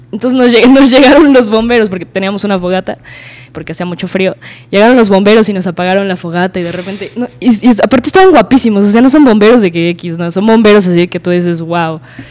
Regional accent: Mexico; Pero obviamente somos mexicanos y pues ya saben la cultura.

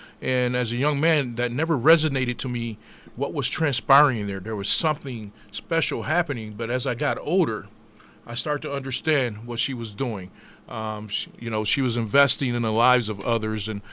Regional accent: Racine, Wisconsin, United States; Yeah, born and raised in Racine, Wisconsin.

